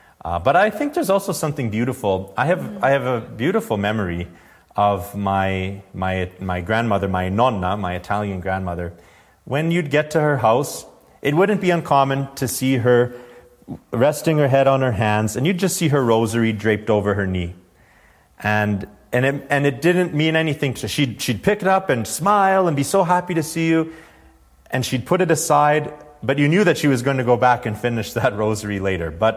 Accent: Medicine Hat, Alberta, Canada; I know in my hometown of Medicine Hat, we were very blessed

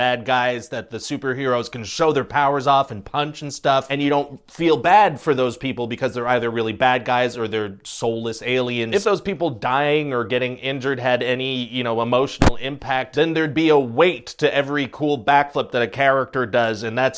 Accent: Canada; If you needed more proof that I'm Canadian.

